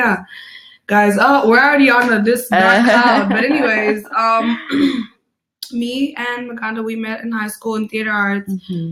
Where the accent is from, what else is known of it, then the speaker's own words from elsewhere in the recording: Nairobi, Kenya; now in Houston, United States; I am from Nairobi, Kenya. I've been in the States for quite a few years now, since 2005. And I live in Houston.